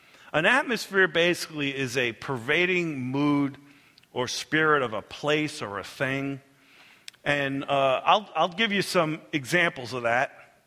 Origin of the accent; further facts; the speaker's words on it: New York, United States; now in Kentucky, United States; I grew up in New York, and I've been in Kentucky for 20 years. I worked in Manhattan.